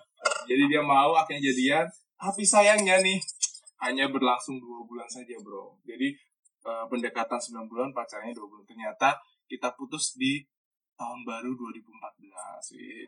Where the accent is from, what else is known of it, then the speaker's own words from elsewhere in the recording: Java, Indonesia; saya dari Jawa. Akhirnya kita bertemu di kampus yang sama.